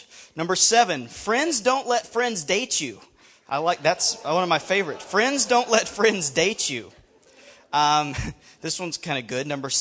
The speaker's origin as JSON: {"language": "English", "region": "Alabama", "country": "United States", "also_born_or_lived": "Toledo, United States", "said": "So anyway, I'm from Alabama. In Alabama, you talk back."}